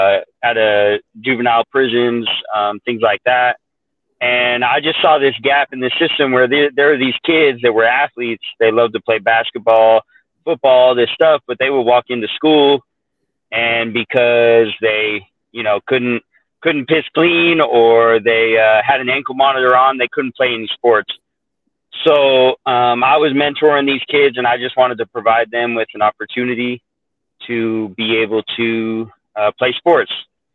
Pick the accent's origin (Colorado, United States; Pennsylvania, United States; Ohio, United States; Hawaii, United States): Colorado, United States; I was born and raised in Colorado, and the season for football is pretty small.